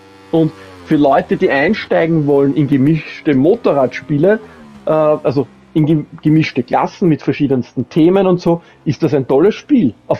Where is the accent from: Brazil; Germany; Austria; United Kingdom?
Austria; als Österreicher